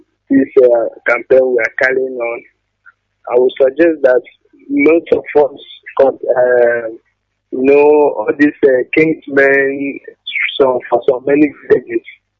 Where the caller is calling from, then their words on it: Aba, Abia, Nigeria; I'm calling from Aba.